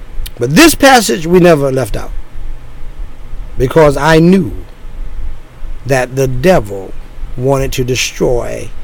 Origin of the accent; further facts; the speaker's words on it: United States; And I'm from America. She's from Jamaica.